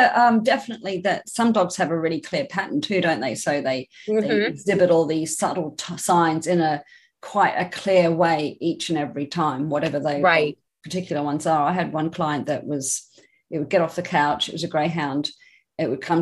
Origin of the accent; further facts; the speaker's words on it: Australia; I am from Australia